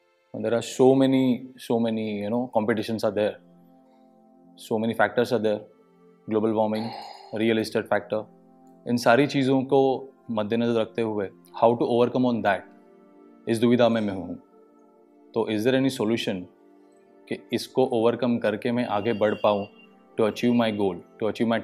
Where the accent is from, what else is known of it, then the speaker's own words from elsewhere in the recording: Mumbai, Maharashtra, India; मैं मुंबई से बिलोंग करता हूँ।